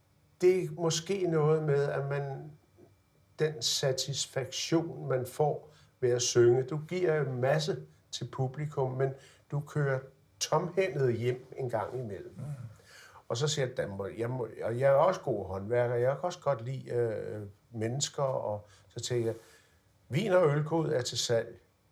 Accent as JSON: {"language": "Danish", "country": "Italy", "lives_now": "Denmark", "said": "Herre politiinspektør, vi er italienere, og vi forbliver italienere."}